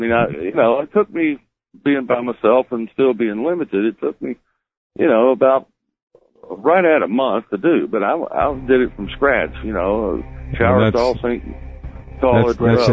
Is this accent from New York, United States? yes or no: no; Kentucky, United States; Well, I'm from Kentucky.